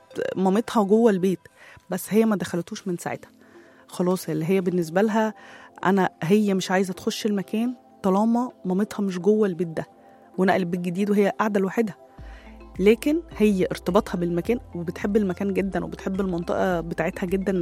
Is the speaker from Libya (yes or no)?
no; Egypt; احنا مصريين بنروح لحته المشاعر والدفء والكلام ده قوي.